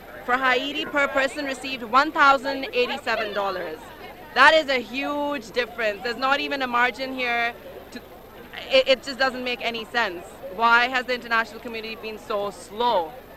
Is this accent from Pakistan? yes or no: yes; Pakistan; now in Canada; Pakistan. We're both from there, but we're Canadian now, so.